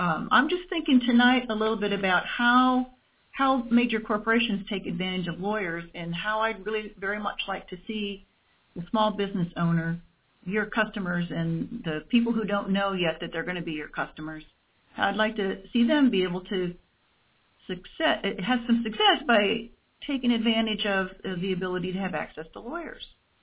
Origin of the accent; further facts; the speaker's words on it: South Dakota, United States; I grew up on the South Dakota prairie in the 50s and 60s. You know, sharecropping, outhouses, that kind of thing, with regular folks.